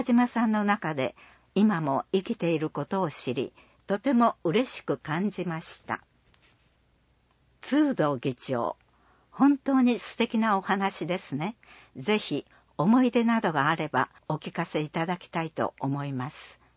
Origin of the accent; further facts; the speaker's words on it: Habikino, Osaka, Japan; born there; also born or lived in Ibaraki; 私は羽曳野で生まれました。出生地は現在の大阪羽曳野医療センター、当時は羽曳野病院です。ただ4歳までは茨城市に住んでいまし